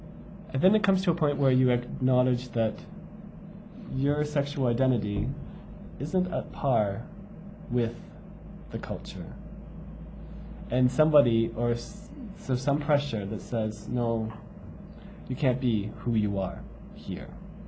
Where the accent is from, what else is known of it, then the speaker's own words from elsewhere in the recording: Canada; this is something that's I ask as being a Canadian with Maltese and British roots, who am I?